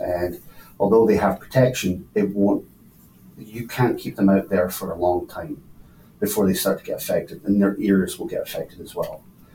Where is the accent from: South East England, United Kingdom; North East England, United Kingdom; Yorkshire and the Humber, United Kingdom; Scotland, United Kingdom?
Scotland, United Kingdom; Edinburgh; moved away as an adult; also born or lived in Edmonton, Canada; now in Canada; I'm originally from Edinburgh in Scotland, in the UK. I moved to Canada in 2006 in Edmonton